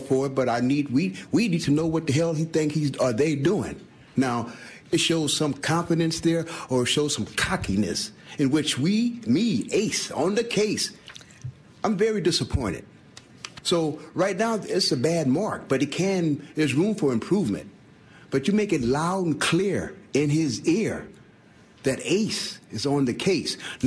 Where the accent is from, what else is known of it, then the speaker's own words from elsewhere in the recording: San Francisco, California, United States; I'm on a case. I've been born and raised in the Fillmore, in which we call it the Phil, no more.